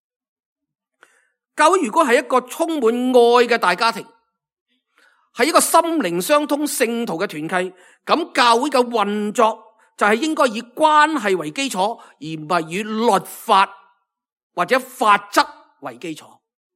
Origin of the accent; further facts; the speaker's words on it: Hong Kong; 其实我哋慢慢发觉呢，我哋香港人呢真係风光不再